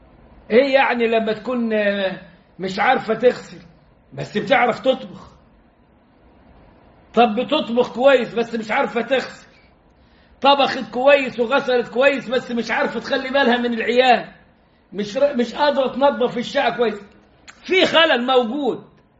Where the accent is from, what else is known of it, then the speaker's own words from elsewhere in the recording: Upper Egypt, Egypt; عندنا في الصعيد بتاعنا المصري